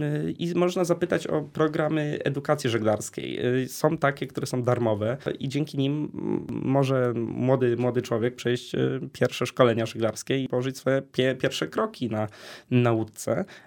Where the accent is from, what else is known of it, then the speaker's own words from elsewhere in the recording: Kraków, Lesser Poland, Poland; Jestem dumnym krakowianinem